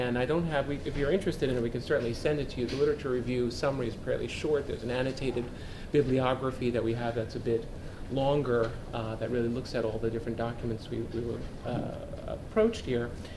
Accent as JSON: {"language": "English", "region": "New York", "country": "United States", "tie": "born or raised there", "said": "So I'll talk very quickly now, because I'm a New Yorker native."}